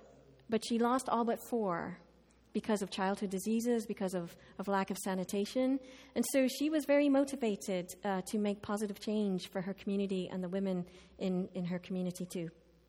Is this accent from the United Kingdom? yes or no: no; Ireland; now in United States; I grew up in Ireland, so I'm always feeling like I'm catching up on my American history.